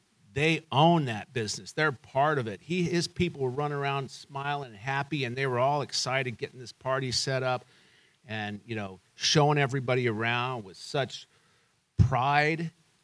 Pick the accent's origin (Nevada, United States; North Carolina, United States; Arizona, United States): Nevada, United States; Las Vegas; I live in Las Vegas. I'm born and raised in Las Vegas